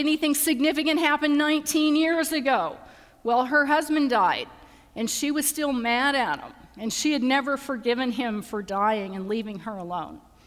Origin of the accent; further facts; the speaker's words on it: Missouri, United States; I'm from Missouri, and it's hard to say ill. It's eel.